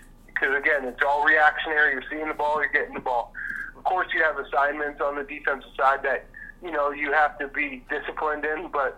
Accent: Winnipeg, Manitoba, Canada; But I grew up in Winnipeg

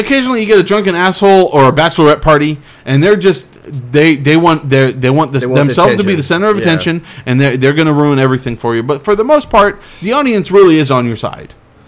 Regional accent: Clovis, United States; I did all my jokes about growing up in Clovis and how weird the racism was.

